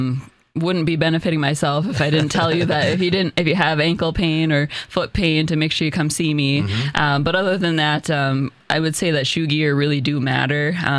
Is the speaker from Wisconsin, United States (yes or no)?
yes; Knapp, Wisconsin, United States; moved away as an adult; up in a small town in kind of western central Wisconsin. The name is Knapp, but I tell people that I'm from Menominee because that's a bigger kind of adjacent town. And I grew up on a dairy farm there.